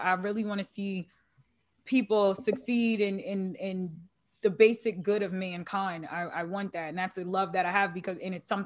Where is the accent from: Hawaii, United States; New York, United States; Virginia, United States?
New York, United States; Long Island; You know, I'm from Long Island.